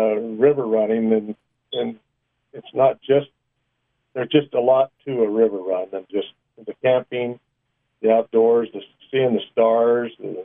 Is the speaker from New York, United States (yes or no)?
no; Granger, Utah, United States; I grew up in Granger, Utah, which is part of Salt Lake, but was on the outskirts.